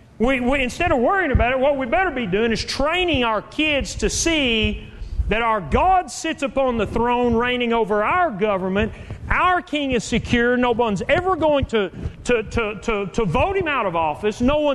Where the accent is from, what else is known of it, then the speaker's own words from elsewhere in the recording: Texas, United States; born there; Even better than that is I'm a Texan, born a Texan. My kids are Texan.